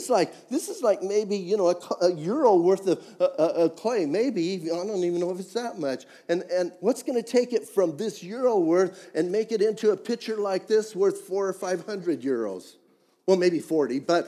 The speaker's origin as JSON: {"language": "English", "town": "Bisbee", "region": "Arizona", "country": "United States", "said": "I'm from Bisbee, that world famous city."}